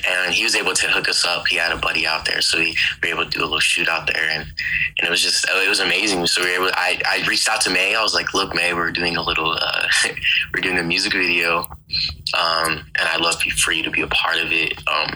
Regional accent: Salt Lake City, Utah, United States; also born or lived in Las Vegas, Nevada; I'm a Salt Lake City. I'm from Utah. I'm born here, predominantly raised here. I was back and forth from, Las Vegas, Nevada, but mostly here, you know?

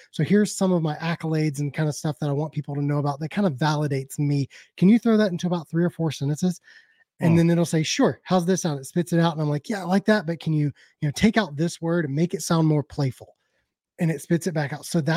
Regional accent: South Carolina, United States; In a cornfield in South Carolina.

